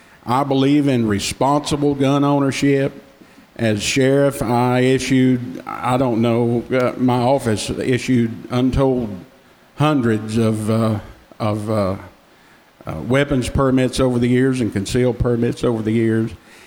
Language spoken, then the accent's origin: English; North Carolina, United States; I was raised in Avery County, graduated Avery High School in 1981.